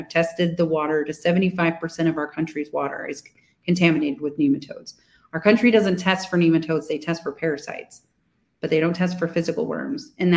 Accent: United States; But I'm typical American.

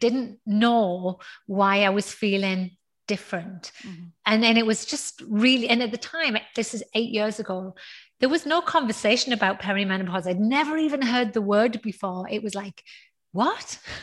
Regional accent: North East England, United Kingdom; now in Houston, United States; But I instead was brought up, I was born in the northeast of England. And so where I am from in the northeast of England is one of those like small towns with not a lot to do.

